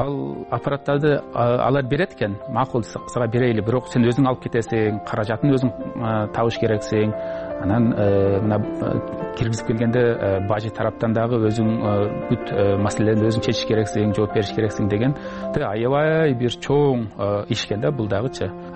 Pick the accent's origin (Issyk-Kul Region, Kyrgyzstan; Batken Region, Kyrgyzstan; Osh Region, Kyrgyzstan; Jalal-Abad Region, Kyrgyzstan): Batken Region, Kyrgyzstan; Batken; moved away as an adult; now in Switzerland; Идеянын тарыхы аябай эле узун, кичи мекеним Баткен болгондуктан мединститутту бүтүп, ошо көз оорулар дарыгер адистигимди алган соң ошо жардамды берейин деген ой дайыма менин башымда жүрчү да.